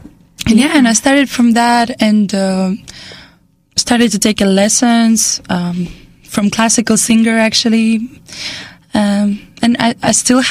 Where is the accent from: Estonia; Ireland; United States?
Estonia; English is a second language; I am originally from Estonia